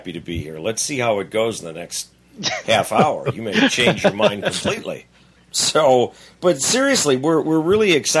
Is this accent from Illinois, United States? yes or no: yes; Chicago, Illinois, United States; you started flying out here in Chicago at my hometown airport, beautiful down.